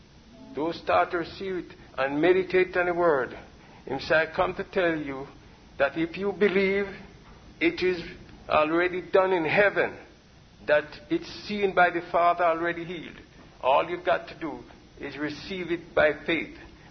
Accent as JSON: {"language": "English", "country": "Jamaica", "said": "And the men on the job didn't respond to me because I'm from Jamaica."}